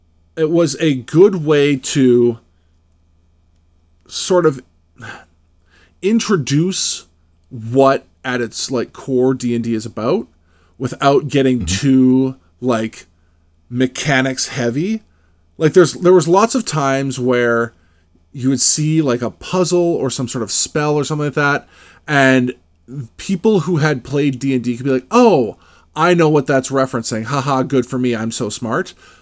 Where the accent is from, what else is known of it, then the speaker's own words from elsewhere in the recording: Canada; the most frustrating part of being Canadian is that we only have three cities according to the rest of the North America.